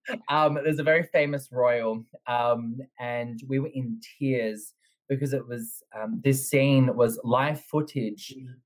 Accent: Dandenong, Victoria, Australia; I'm born and raised in Dandenong, so I'm a little bit rough around the edges.

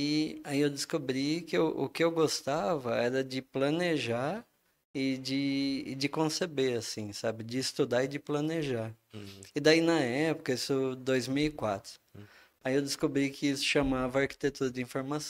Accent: São Paulo, Brazil; also born or lived in Rio de Janeiro; Ah, eu sou de São Paulo, né? Eu sabia da rixa, mas não me ligava, sabe? Não me adaptei, cara. Aí voltei para São Paulo.

